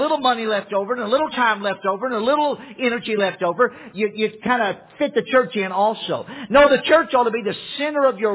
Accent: Louisiana, United States; I grew up down in Louisiana, right on the Texas border, and we rode in the rodeos when I was a teenage boy.

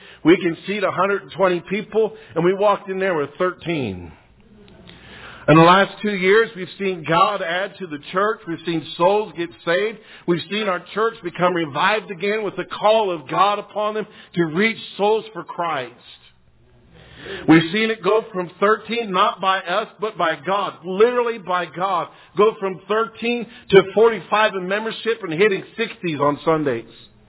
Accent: Calgary, Alberta, Canada; accent: southern drawl; I really am Canadian. Even though this tongue has a southern drawl to it, I am Canadian. I was born and raised right in Calgary.

